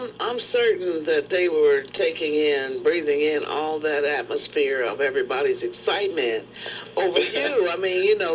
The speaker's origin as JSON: {"language": "English", "region": "Kansas", "country": "United States", "said": "Now, I'm from Kansas, and, you know, wheat, you know, I know they weave it, and they do all kind of stuff with it"}